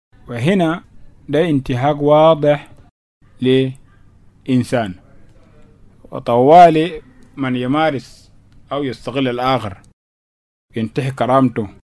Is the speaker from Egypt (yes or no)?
no; South Sudan; فنحن كجنوب سودانيين